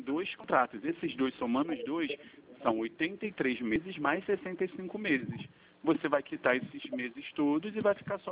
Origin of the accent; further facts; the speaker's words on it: Rio de Janeiro, Brazil; Sim, nós somos do Rio de Janeiro, da capital mesmo.